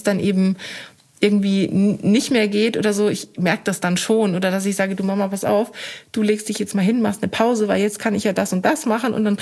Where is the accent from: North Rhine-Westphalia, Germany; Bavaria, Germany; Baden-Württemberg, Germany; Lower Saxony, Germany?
Bavaria, Germany; Würzburg; born there; Ich bin selber Bayerin, das wissen vielleicht auch die wenigsten. Also ich bin auch in Bayern geboren. Schlussendlich liegt Würzburg ja in Bayern.